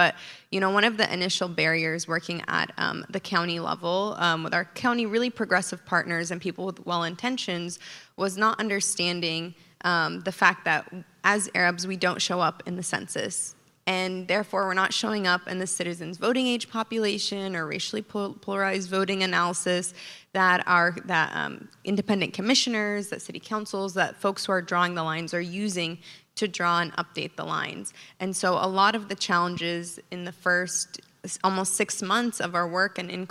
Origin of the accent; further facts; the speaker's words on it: San Diego, California, United States; And I'm also from San Diego.